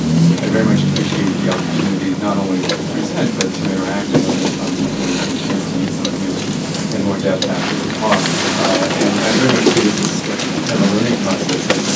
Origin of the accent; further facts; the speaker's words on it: Ohio, United States; moved away as an adult; now in Toronto, Canada; I live in Toronto now, although I'm originally from the West. I grew up a few hundred miles west of here, near Columbus, Ohio. I spent the last 11 years in Toronto.